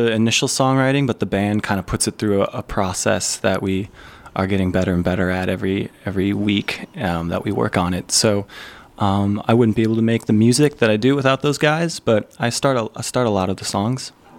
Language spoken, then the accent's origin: English; Lutsen, Minnesota, United States; I'm from Lutzen, Minnesota here on the North Shore. I grew up around here. I went to school in Grand Marais, and I've been in the cities playing music for the last 10 years or so.